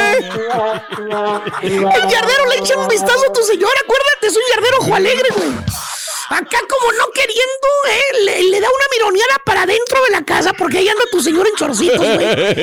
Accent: Acapulco, Guerrero, Mexico; Digo, no, yo soy de Guerrero, de Acapulco.

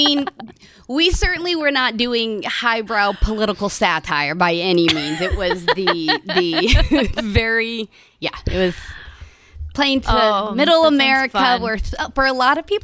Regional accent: Missouri, United States; also born or lived in Colorado; So I was born in Colorado, but my parents moved to Missouri when I was a year and a half, 2 years old, to go to a Bible school.

